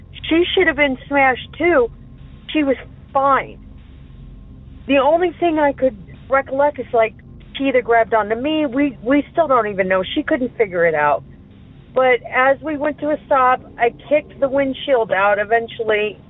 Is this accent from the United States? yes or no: yes; Southwest, United States; now in Chicago, United States; I'm from Chicago, but I am originally from the Southwest.